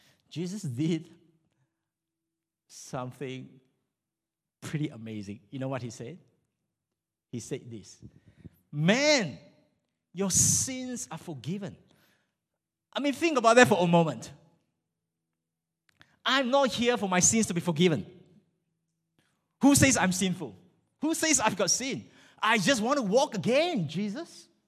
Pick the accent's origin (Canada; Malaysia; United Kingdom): Malaysia; moved away as an adult; I came from Malaysia.